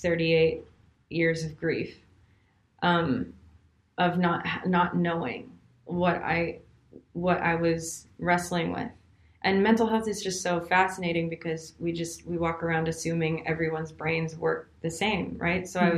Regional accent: Canada; growing up in Canada too, worship leading, quote unquote, isn't a career path for anybody.

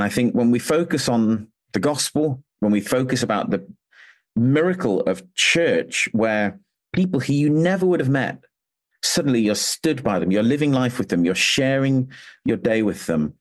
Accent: United Kingdom; my primary identity isn't that I'm British, it's that I'm with my brothers and sisters in Christ.

